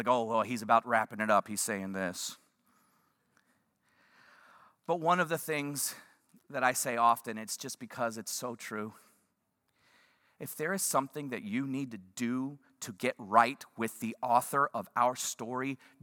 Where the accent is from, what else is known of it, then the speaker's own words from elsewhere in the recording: Houston, Texas, United States; I've spent many years growing up in the Houston area.